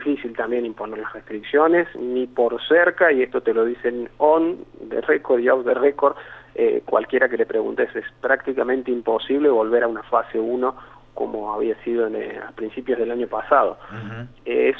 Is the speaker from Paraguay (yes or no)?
no; Córdoba, Argentina; born there; yo nací aquí en Córdoba